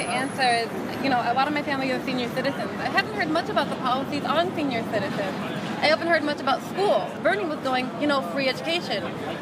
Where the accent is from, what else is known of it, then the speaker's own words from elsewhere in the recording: Russia; now in United States; I was an undocumented immigrant. I came from Russia many, many years ago, and I got my citizenship when I was like 14.